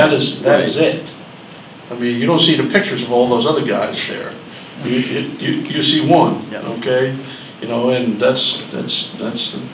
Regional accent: New Jersey, United States; I mean, I grew up in New Jersey.

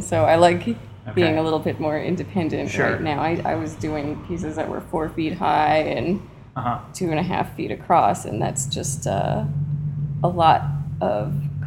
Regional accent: New York City, New York, United States; Yeah, I grew up in New York City.

